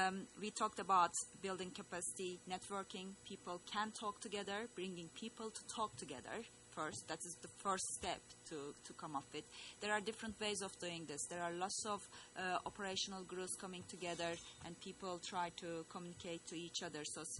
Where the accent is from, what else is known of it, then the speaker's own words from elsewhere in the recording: Turkey; I'm from Turkey originally